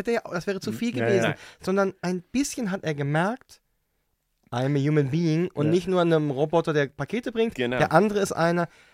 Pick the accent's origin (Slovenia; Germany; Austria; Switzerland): Germany; Und ich sage es als Deutscher, ich krieg einen Cappuccino, ist auch in Deutschland unhöflich.